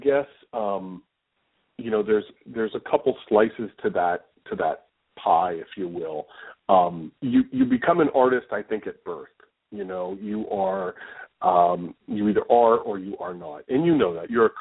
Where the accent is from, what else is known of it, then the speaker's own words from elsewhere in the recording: Erie, Pennsylvania, United States; an art gallery back in my hometown of Erie, Pennsylvania, took a look at my work